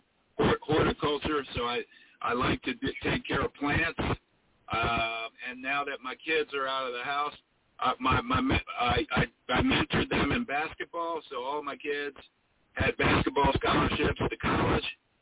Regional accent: West Chester, Pennsylvania, United States; I'm from Westchester, Pennsylvania. I went to public school in Westchester and University of Pittsburgh and then Howard University.

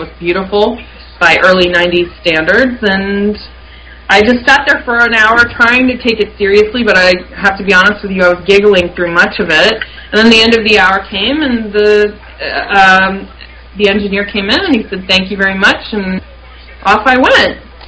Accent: Athens, Ohio, United States; Shout out to Athens, Ohio. Love it. That's my hometown as well.

